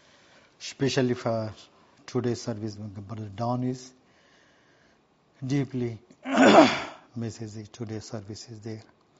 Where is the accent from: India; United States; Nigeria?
India; English is a second language; I am the Indian, I mean like this, I am like nothing.